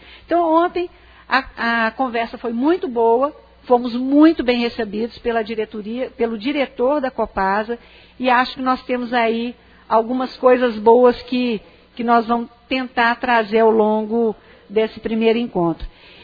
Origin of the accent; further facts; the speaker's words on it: Brazil; Quem é dono do Brasil somos nós brasileiros, nós cidadãos que vivemos, que pagamos impostos.